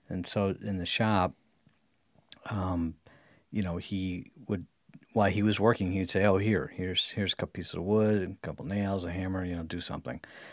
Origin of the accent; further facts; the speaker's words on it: Grosse Pointe, Michigan, United States; because I lived in Grosse Pointe where I grew up in the Lake St. Clair, where there's a lot of freighters